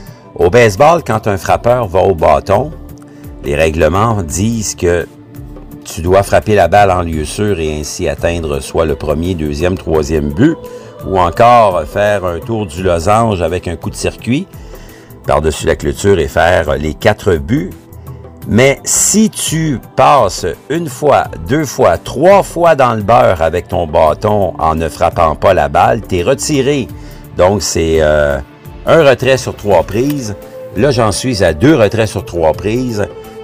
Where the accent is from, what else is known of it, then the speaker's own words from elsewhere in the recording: Quebec, Canada; ça vient sûrement de notre tête et de notre cœur en tant que Québécois d'origine